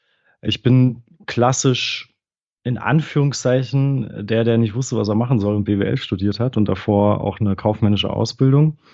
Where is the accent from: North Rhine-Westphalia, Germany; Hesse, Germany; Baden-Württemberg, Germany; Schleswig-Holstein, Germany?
North Rhine-Westphalia, Germany; Detmold; now in Bochum, Germany; Aus Detmold.